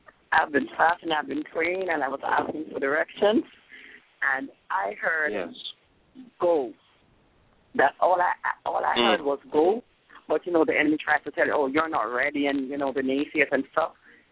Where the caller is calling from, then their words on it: Jamaica; I'm calling from Jamaica.